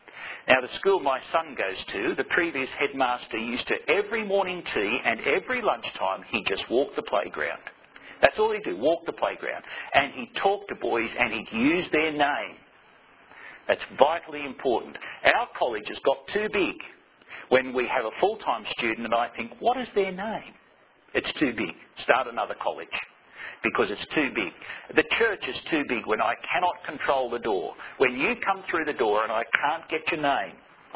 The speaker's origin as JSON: {"language": "English", "country": "Australia", "tie": "born or raised there", "said": "I was saying how I grew up in Australia in the 1950s."}